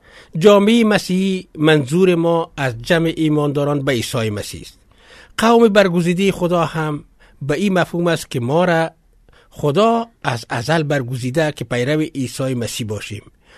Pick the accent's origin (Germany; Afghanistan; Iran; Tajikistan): Afghanistan; ما امو افغان هستیم. وطن خود مثل هموطنهای دیگه ما دوست داریم. یا ما با امو قوم خود مثلا پشتون هستیم و یا تاجک تعلق داریم و او را حفظ میکنیم.